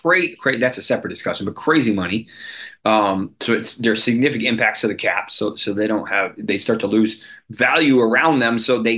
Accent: Boston, Massachusetts, United States; I feel like if you think about it, like I grew up in Boston, so I watched Brady forever.

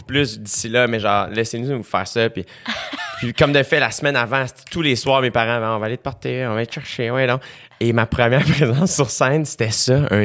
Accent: Quebec, Canada; Moi, je viens de la Rive-Sud.

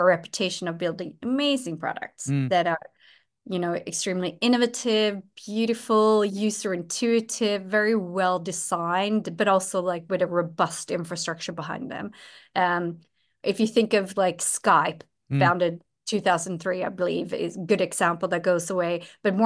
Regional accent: Sweden; English is a second language; moved away as an adult; also born or lived in London / United States; although I am Swedish, born and raised, I moved away from Sweden when I was 19 years old to go to university. I studied in London, and then I essentially was away from Sweden for 13 years

